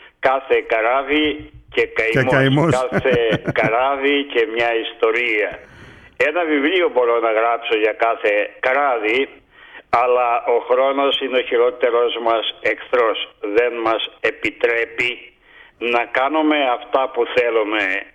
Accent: Zakros, Crete, Greece; Από τη Σιτία. Από ποιο χωριό? Από τη Ζάκρο.

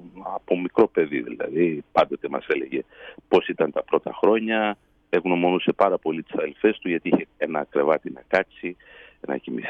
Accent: Greece; Μετά το 1983 αποφασίσαμε να ξαναγυρίσουμε. Εγώ δηλαδή μεγάλωσα εδώ στην Ελλάδα. Ξαναγυρίσαμε.

